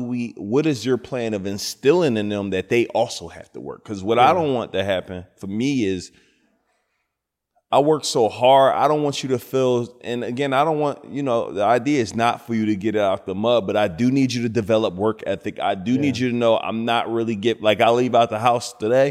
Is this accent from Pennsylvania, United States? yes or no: yes; Philadelphia, Pennsylvania, United States; So I'm like, my kids can – I'm from West Philly.